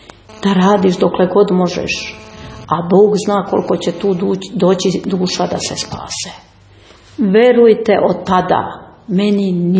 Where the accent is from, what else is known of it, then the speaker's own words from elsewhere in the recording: Serbia; pa ja sam iz daljine iz Srbije